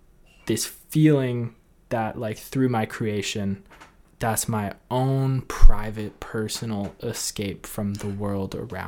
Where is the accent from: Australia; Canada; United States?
Canada; Sometimes as a Canadian, I want to escape from shoveling my driveway